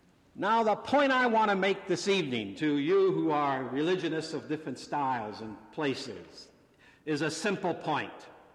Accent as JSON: {"language": "English", "region": "Ohio", "country": "United States", "tie": "born or raised there", "said": "as a Methodist young person growing up in Ohio and engaging in conference and regional youth workshops"}